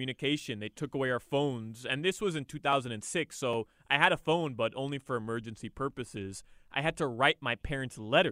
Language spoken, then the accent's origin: English; Miami, Florida, United States; I mean, I'm from Miami. I spent my whole life at the beach on a boat.